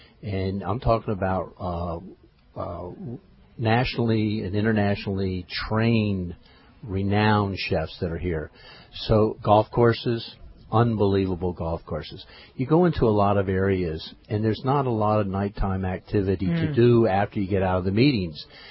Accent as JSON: {"language": "English", "region": "California", "country": "United States", "tie": "born there", "said": "I was born in California."}